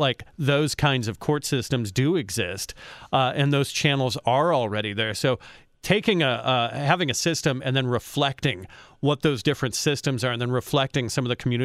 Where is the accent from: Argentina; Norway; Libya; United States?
United States; Illinois; moved away; I mean, I came from Illinois anyway, so like if you talk to me about property taxes in Indiana, I'm going to laugh at you